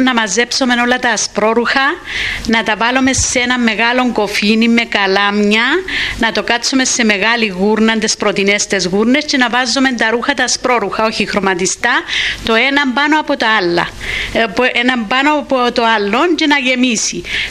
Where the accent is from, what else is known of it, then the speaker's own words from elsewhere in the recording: Potamiou, Limassol District, Cyprus; Ναι, αυτό είναι στο χωριό μου στην Ποταμιού.